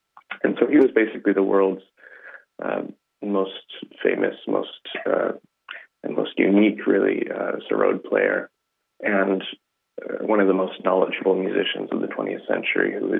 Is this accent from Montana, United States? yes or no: no; Oneonta, New York, United States; So I grew up in upstate New York in a tiny little town that most people wouldn't know of, but it was called Oneonta.